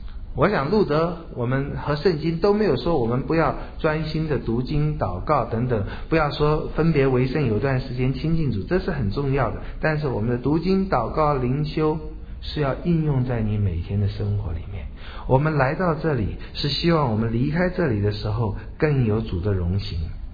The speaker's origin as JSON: {"language": "Chinese", "country": "Taiwan", "tie": "born or raised there", "said": "我们台湾在过去，我记得我们小的时候，那时候真的是比较穷，很辛苦"}